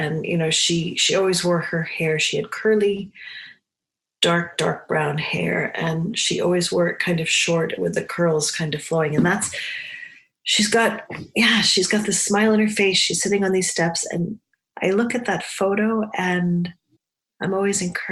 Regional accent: New England, United States; I grew up in New England, not so far from the ocean.

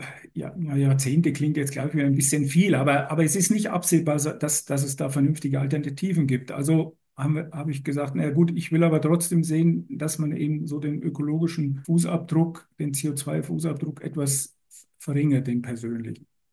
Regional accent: Bavaria, Germany; born there; ich bin in Bayern geboren, ich war eigentlich früher sehr viel mit meinem Vater im Wald unterwegs, Pilze suchen

